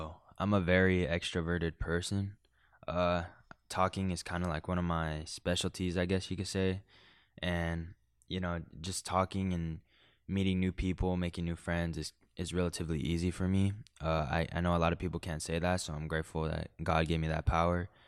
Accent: Phoenix, Arizona, United States; I'm from Phoenix, Arizona, and I'm a communications major that runs track and field and cross country for Dominican University.

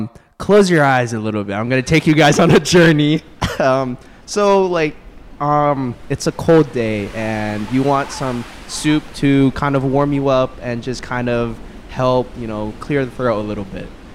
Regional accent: Philippines; because I am Filipino myself

